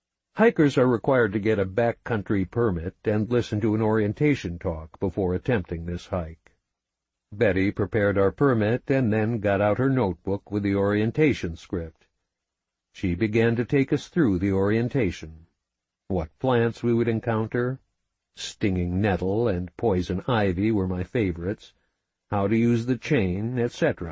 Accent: Midwest, United States; We knew from growing up in the Midwest that afternoon thunderstorms can develop quickly

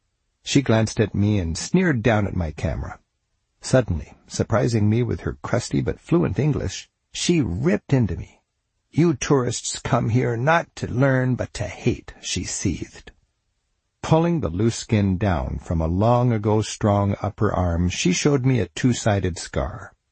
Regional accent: Edmonds, Washington, United States; a situation in Edmonds, my hometown north of Seattle, reminded me in some small way of what I'd seen abroad.

